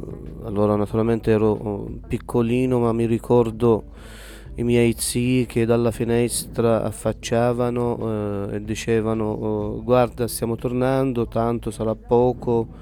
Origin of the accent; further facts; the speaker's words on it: Tulkarm, West Bank, Palestine; also born or lived in Jordan; now in Palermo, Italy; Io sono palestinese, da una città, anche se non è molto nota, si chiama Tul Kerem della Palestina. Dopo la guerra eravamo trasferiti in Giordania e poi qui a Palermo in Italia.